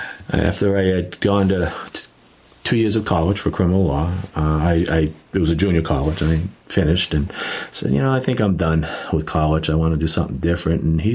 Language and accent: English; Massachusetts, United States; It was kind of a natural choice for me to go into the Coast Guard, because I grew up on Cape Cod, and I was on the water all the time.